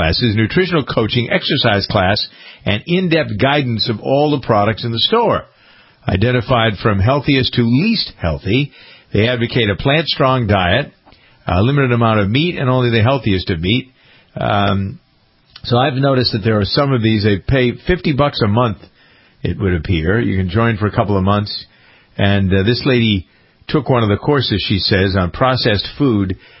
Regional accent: Northeast, United States; Now, see, I'm from the Northeast, and I haven't seen them in California other than Trader Joe's.

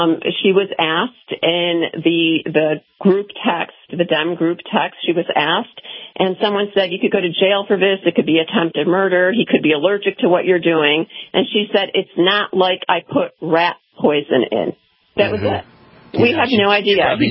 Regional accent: Serbia; English is a second language; now in United States; the way I grew up being silenced in Yugoslavia

